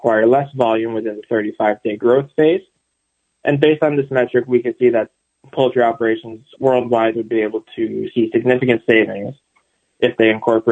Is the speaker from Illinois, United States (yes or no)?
no; New Jersey, United States; So I'm from the Northeast in New Jersey.